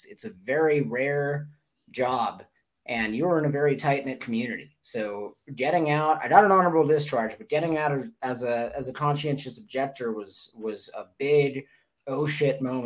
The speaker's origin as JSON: {"language": "English", "town": "Los Angeles", "region": "California", "country": "United States", "said": "I'm from Los Angeles. I don't know if that's relevant or what, but from Los Angeles, been doing jiu-jitsu for about 10 years"}